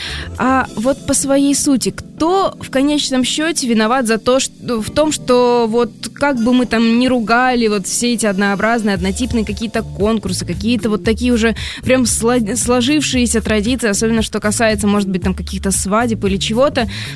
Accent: Samara Oblast, Russia; Я из Самарской области, в общем, можем говорить про провинцию.

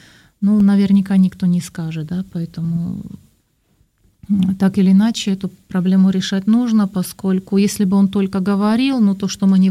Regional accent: Slovakia; first language Slovak; Russian is a second language; я иностранка, и мой родной язык словацкий

